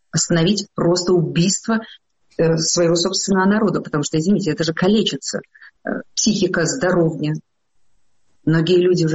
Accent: Belarus; born there; Я родилась в Беларуси. Я родилась вообще в Советском Союзе.

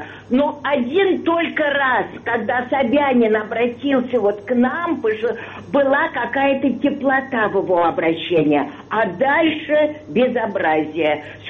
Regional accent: Moscow, Russia; born there

